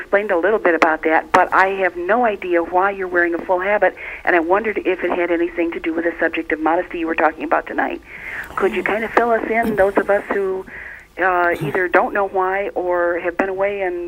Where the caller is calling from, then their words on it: Flint, Michigan, United States; I'm calling from Flint, Michigan.